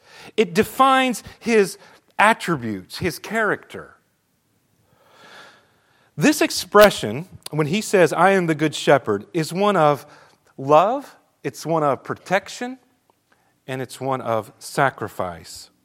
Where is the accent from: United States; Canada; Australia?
Australia; I grew up in Australia as an MK, and there were sheep everywhere.